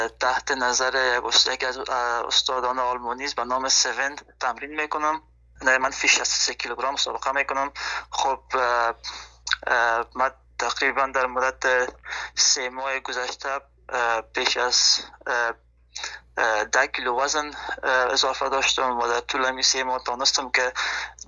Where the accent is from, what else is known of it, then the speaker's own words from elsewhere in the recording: Afghanistan; now in Germany; به خاطر می هدف خود از افغانستان آلمان آمدم،